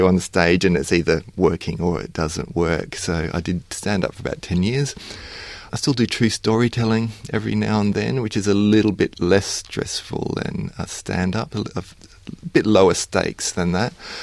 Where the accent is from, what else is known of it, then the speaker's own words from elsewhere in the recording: Australia; So I think being Australian is a little bit different.